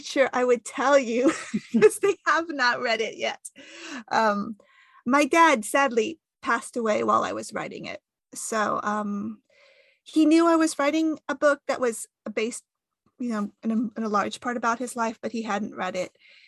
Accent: United States; accent: American; And then over the years in the States, it just happened, as you can tell from my accent, I'm American.

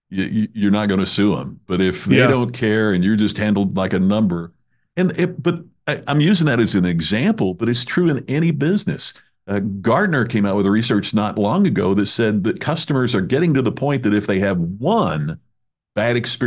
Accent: Indiana, United States; As you know, I'm originally from Indiana.

